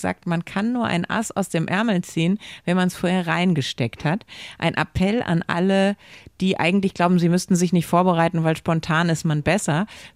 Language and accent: German; West Germany, Germany; die West-Variante kannte ich als Wessi gar nicht.